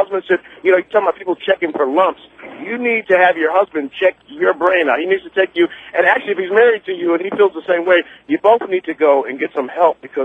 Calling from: Connecticut, United States; I'm calling from Connecticut.

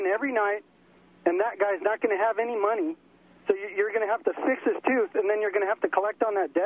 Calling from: Arcadia, California, United States; I'm calling from Arcadia.

